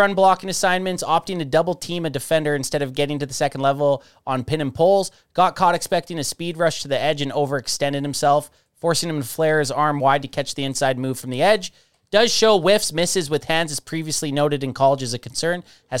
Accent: Canada; Yeah, you'd just be happy we're not saying Flournoy. We're Canadian.

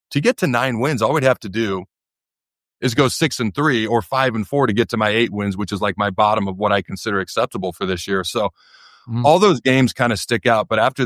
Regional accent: Northwest, United States; I know Jonathan Smith very well. I grew up in the Northwest.

